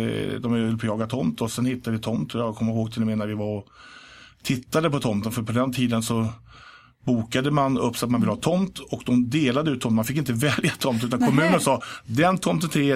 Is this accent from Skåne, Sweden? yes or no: no; Stockholm, Stockholm County, Sweden; also born or lived in Järna; Jag är född inne på, jag tror Allmänna BB någonstans i stan, men då bodde vi i Stuvsta och sen flyttade vi ner till...